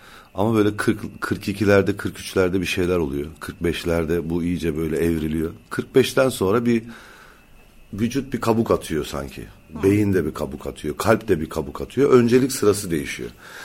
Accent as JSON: {"language": "Turkish", "country": "Cyprus", "said": "Ama öncelikle bir Kıbrıslıyım, Mavsa doğumluyum, onu söyleyeyim herkese, gargacıyım yani."}